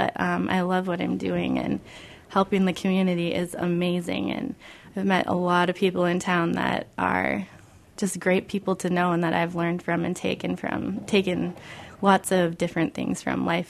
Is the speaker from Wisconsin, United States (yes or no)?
yes; Milwaukee, Wisconsin, United States; just outside of Green Bay, Wisconsin, which is where I was born in Milwaukee. So that's where I grew up when I was really tiny.